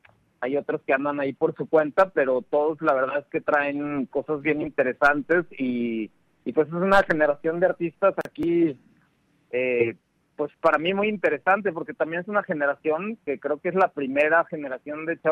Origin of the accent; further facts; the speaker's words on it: Torreón, Coahuila, Mexico; cuando recién llegué acá a la comarca de regreso, porque yo soy de aquí de Torreón.